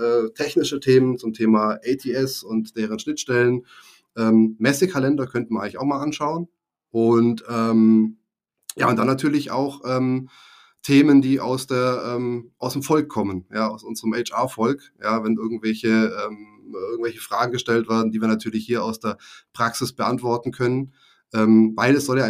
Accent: Bavaria, Germany; accent: Swabian; Hochdeutsch oder Schriftdeutsch zu sprechen, weil Vater aus dem Rheinland, Mutter aus dem Allgäu, in einem kleinen 700-Seelendorf aufgewachsen in Bayern

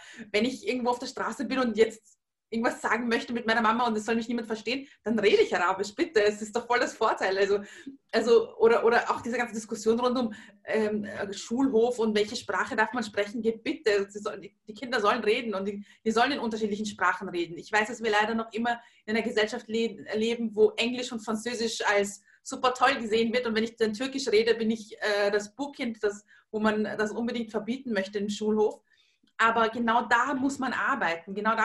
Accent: Vienna, Austria; Ich bin eine Wienerin, ich bin in Wien geboren, ich bin hier aufgewachsen

